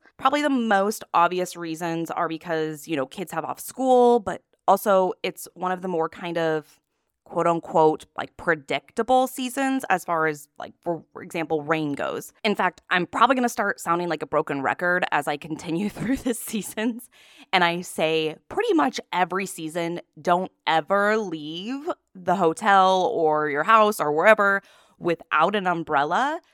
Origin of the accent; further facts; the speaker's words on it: Nebraska, United States; now in Germany; So I've even seen a huge change since I first moved to Bavaria about 10 years ago. So like I said, I'm coming from Nebraska, where the summers are super hot, super humid.